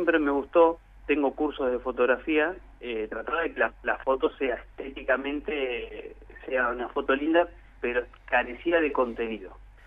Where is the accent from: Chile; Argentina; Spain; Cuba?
Argentina; los valores que como ciudadanos argentinos deberíamos tener siempre presentes